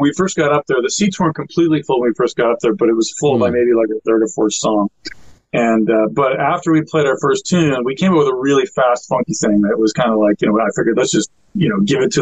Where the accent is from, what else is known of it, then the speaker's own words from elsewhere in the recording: Canada; So really a bucket list thing for me as a musician and as a Canadian, too.